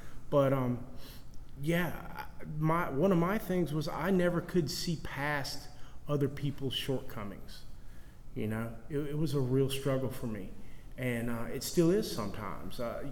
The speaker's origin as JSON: {"language": "English", "region": "the South", "country": "United States", "accent": "southern", "said": "I have kind of moderated my southern accent for y'all tonight."}